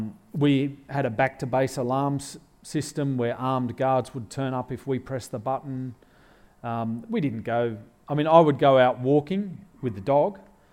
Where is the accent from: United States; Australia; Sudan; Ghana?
Australia; And we as Australian Christians have different gifts and resources.